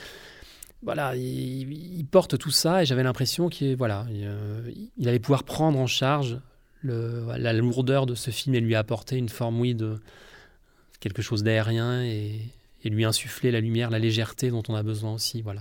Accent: Paris, Île-de-France, France; C'était l'envie de filmer ma ville, déjà, je suis parisien

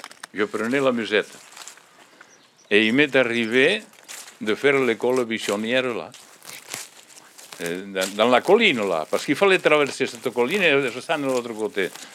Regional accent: France; Je suis né à Torignan, à Bordevieille exactement, c'est un amour de Torignan. Et j'ai tout le temps vécu ici.

